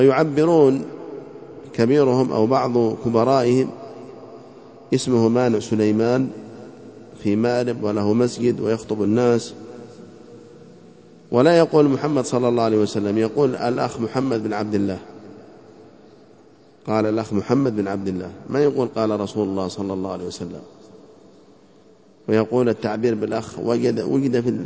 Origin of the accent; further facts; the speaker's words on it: Yemen; الآن في بلادنا اليمن